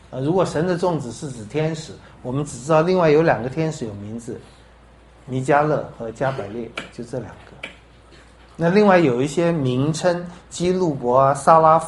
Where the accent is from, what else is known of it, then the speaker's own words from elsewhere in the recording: China; 最接近我们中国人的想法，撒旦就是御史大夫